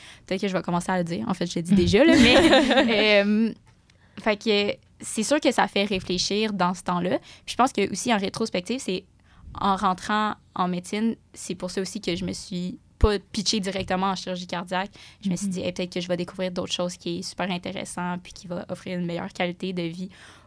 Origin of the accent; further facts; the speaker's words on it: Saint-Hyacinthe, Quebec, Canada; J'ai fait mon secondaire à l'École d'éducation internationale à McMaster, puis mon cégep, c'était juste le cégep le plus proche de chez moi, à Saint-Hyacinthe.